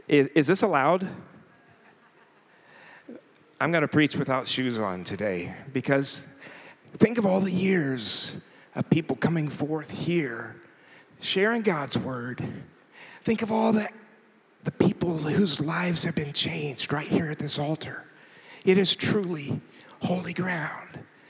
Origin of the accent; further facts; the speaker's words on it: Indiana, United States; I'm from Indiana originally, so I had to mention Indiana.